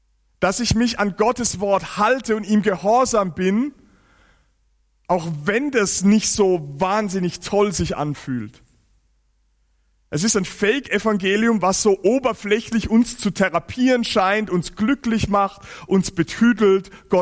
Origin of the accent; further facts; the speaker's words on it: Giessen, Hesse, Germany; dort, wo ich herkomme, in Gießen, ne, das ist ja so ein bisschen auch so ein Bible Belt, ganz viele Gemeinden im hessischen Hinterland